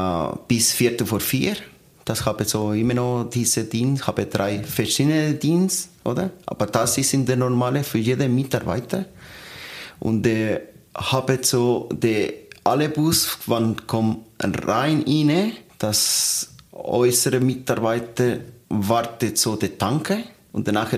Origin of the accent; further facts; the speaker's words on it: Chile; German is a second language; ich komme von Chile, ich habe 7 Jahre so im VBC Arbeit.